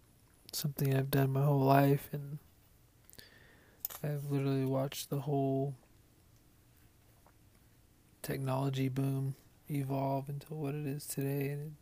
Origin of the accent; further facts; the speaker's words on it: Long Beach, California, United States; also born or lived in Los Alamitos; I was born and raised in Long Beach, LAOC. I say that because I lived on the border of OC and Long Beach, in a little town called Los Alamitos.